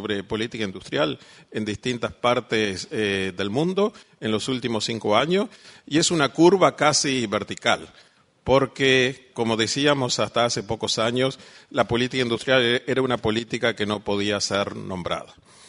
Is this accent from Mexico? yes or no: no; Paysandú, Uruguay; yo soy uruguayo, no de Montevideo, de Paysandú.